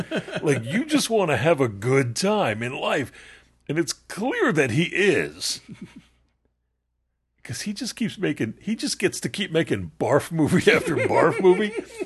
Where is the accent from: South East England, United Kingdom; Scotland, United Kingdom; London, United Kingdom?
Scotland, United Kingdom; I'm Scottish.